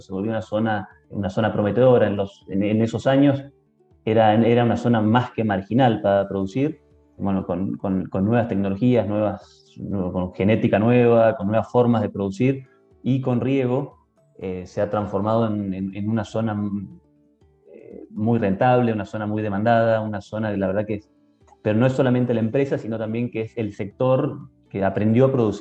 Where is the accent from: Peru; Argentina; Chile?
Argentina; also born or lived in Canada; Mis padres en el año 78 emigran a Canadá. De hecho, yo nací ahí, yo soy canadiense. Hicieron carrera en Canadá y en el 86 volvieron a Argentina.